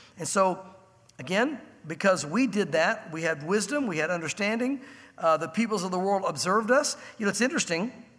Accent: United States; I don't say that because I'm an American.

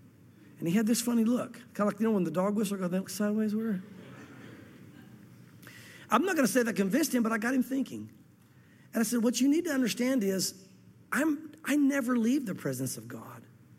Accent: the South, United States; I know that I grew up in the South, and probably a big portion, if not most of you, grew up in the South as well.

